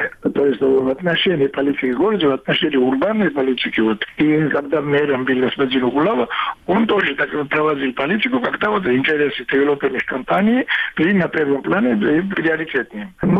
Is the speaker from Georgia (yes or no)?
yes; Georgia; поскольку я и грузин